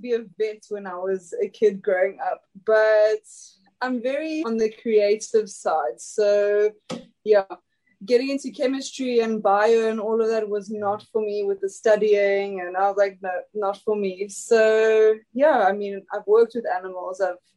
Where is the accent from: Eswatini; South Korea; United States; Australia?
Eswatini; I'm from a small country inside of South Africa called Swaziland.